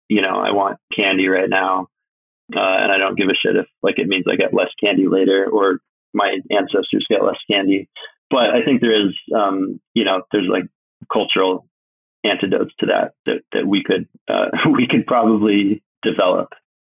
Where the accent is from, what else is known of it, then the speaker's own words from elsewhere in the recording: Alaska, United States; And I'm from Alaska